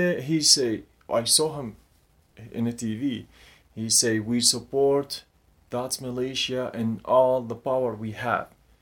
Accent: Baghdad, Baghdad Governorate, Iraq; English is a second language; moved away as an adult; now in Finland; I'm from Iraq, Baghdad, the capital city in Iraq. I'm here since almost 5 months in Finland

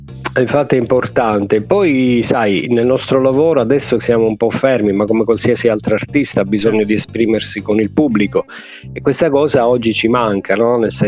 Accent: Lagonegro, Basilicata, Italy; moved away as an adult; now in Bologna, Italy; Io poi sono originario di Lago Negro, provincia di Potenza, e a 23 anni, 24, mi sono trasferito a Bologna, dove vivo attualmente. Però ho delle origini, delle radici, scendo sempre al sud, sempre appena posso.

